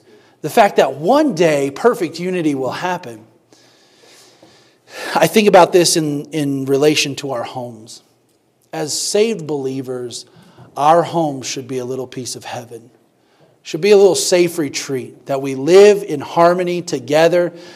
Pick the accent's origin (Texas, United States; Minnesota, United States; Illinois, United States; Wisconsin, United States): Texas, United States; Fritch; also born or lived in Oklahoma City; And so I think of my hometown in Fritch, and I think of all my friends and family, and I think of a lot of folks there. And I did go to college in Oklahoma City.